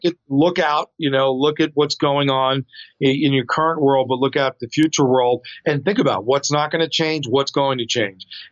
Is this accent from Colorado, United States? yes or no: no; New York, United States; I grew up in New York.